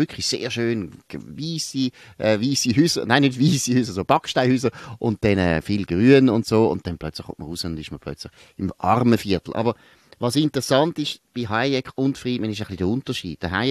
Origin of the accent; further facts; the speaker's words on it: Switzerland; Es steht uns wahrscheinlich auch näher als Schweizer, obwohl wir deutschsprachig sind.